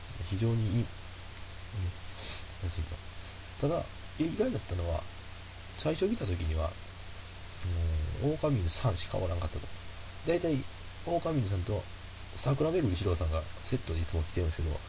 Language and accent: Japanese; Wakayama, Japan; 僕ら和歌山県の白浜から来てるんですよ。地元一緒です。